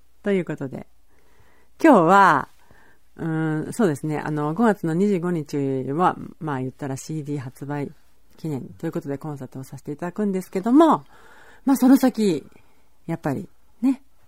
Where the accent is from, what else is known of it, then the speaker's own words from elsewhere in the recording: Asahi, Nagano, Japan; 私の実家がですね、長野県東筑満郡朝日村というところなんですけど